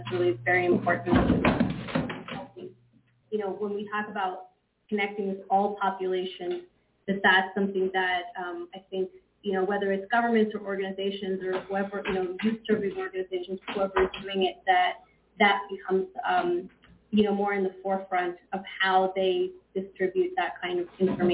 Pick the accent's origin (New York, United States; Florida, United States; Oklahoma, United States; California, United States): New York, United States; I went to either predominantly white schools or predominantly black schools growing up in New York.